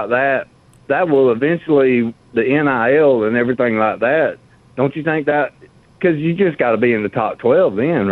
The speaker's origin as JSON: {"language": "English", "region": "Georgia", "country": "United States", "tie": "born or raised there", "lives_now": "Auburn, United States", "said": "I've been watching you for a few years, but I currently live in Auburn, Alabama, but I was born and raised in Georgia."}